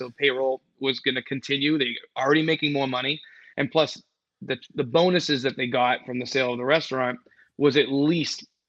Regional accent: Danvers, Massachusetts, United States; also born or lived in Gloucester; Yeah, I was born in Gloucester, and then I moved to Danvers when I was in middle school.

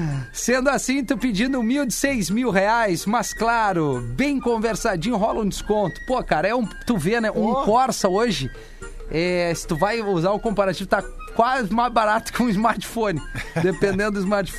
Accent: Nova Hartz, Rio Grande do Sul, Brazil; tenho 21 anos, sou de Nova Hartz, no Rio Grande do Sul.

